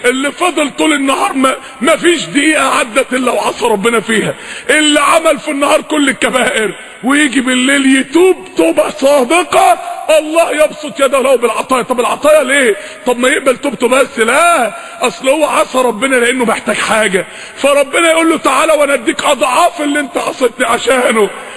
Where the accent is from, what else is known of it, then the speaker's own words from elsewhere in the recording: Mansoura, Dakahlia, Egypt; عندنا في المنصورة